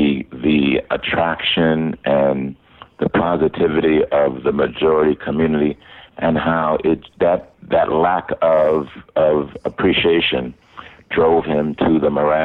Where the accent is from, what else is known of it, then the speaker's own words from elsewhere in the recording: Los Angeles, California, United States; I know as an African American kid growing up in Los Angeles